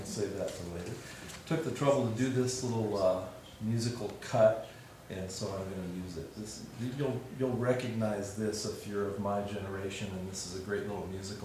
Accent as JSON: {"language": "English", "town": "Nashville", "region": "Tennessee", "country": "United States", "said": "I'm from Nashville."}